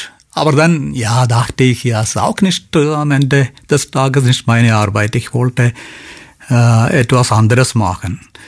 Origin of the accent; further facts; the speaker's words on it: Kerala, India; German is a second language; Aus Kerala komme ich, aus Südindien. Ich bin in einem ganz einfachen kleinen Dorf aufgewachsen. Dort ist die Christen mehrheitlich